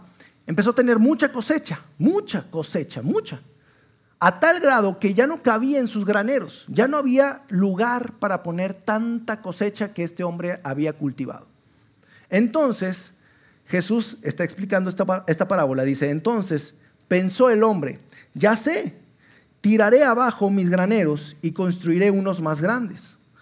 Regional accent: Sabinas, Coahuila, Mexico; Estábamos todavía en Sabinas. Nosotros venimos de Sabinas, Coahuila, y estábamos viviendo ahí todavía.

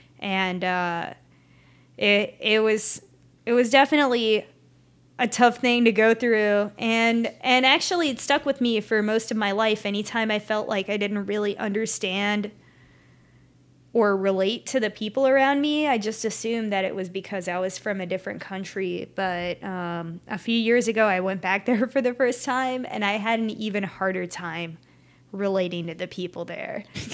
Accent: Ukraine; one of the things that, is super weird about being a Ukrainian is gender identities are very polarized there.

